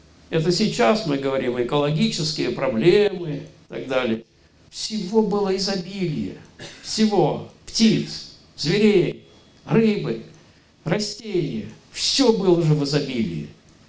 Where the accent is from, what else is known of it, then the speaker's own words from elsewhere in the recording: Leningrad, Saint Petersburg, Russia; Я из Ленинграда